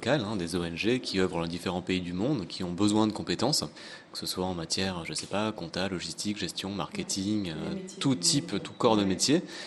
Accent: France; ce qu'on connaît chez nous en France

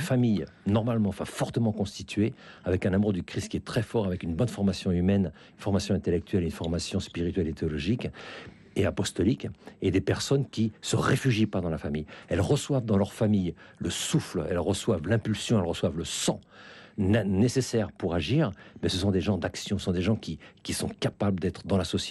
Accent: France; moved away; also born or lived in Finland / Russia; ça fait quand même 40 ans que j'ai quitté la France, j'ai vécu en Finlande 18 ans, j'ai vécu en Russie 15 ans, je regarde un peu à distance

